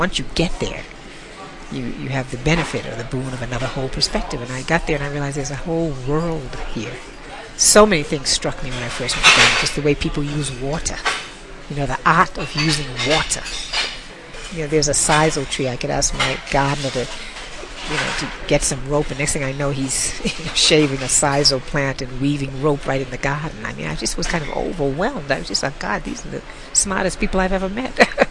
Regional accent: United States; also born or lived in Germany; I'm a product of the 60s. I was raised in the States here. And after the movement, I moved to Europe, where I studied in Dusseldorf at the Kunst Academy. And I came back.

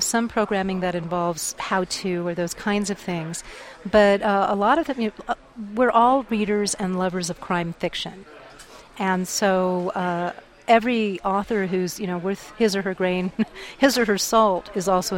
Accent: New Mexico, United States; I write about New Mexico, and I wanted to show off my home state.

